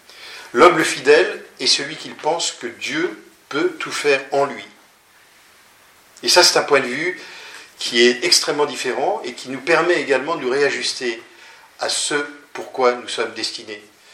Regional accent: Annecy, Auvergne-Rhône-Alpes, France; Moi je viens d'Annecy

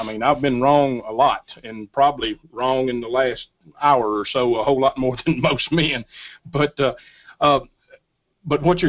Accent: the South, United States; Hey, I've done it all my life. I'm from the South. I love fried catfish.

